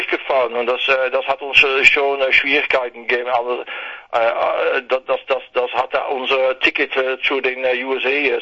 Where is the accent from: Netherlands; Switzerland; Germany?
Netherlands; German is a second language; Also ja, wir kommen aus der Nähe von Deutschland, und meine Generation ist ja schon groß geworden mit deutsche Fernsehen und so